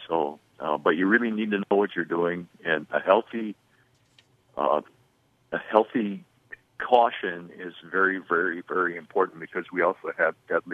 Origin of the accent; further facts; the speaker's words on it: Waterloo, Iowa, United States; I grew up in Waterloo, Iowa, which is the big city when you're from Iowa.